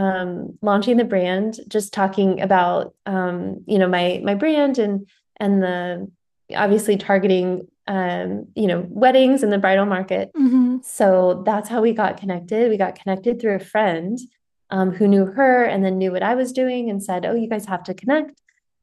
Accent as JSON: {"language": "English", "country": "United States", "said": "I think it's just because I am American, so I understand the consumer behavior of Americans more than any other culture."}